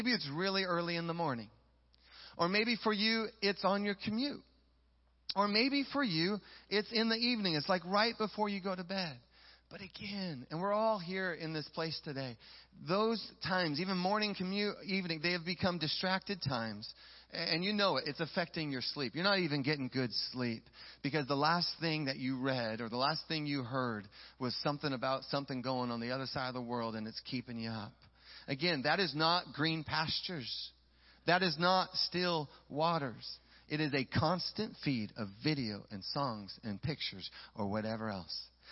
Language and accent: English; Auburn, Washington, United States; I grew up in Auburn.